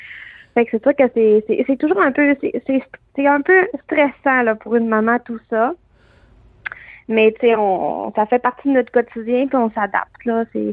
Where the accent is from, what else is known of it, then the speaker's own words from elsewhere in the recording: Canada; qu'on est Canadien avant tout aussi là.